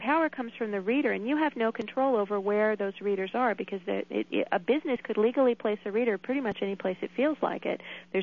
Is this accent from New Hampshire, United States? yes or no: yes; New Hampshire, United States; Here in my home state of New Hampshire, we had a bill last year that would have required labeling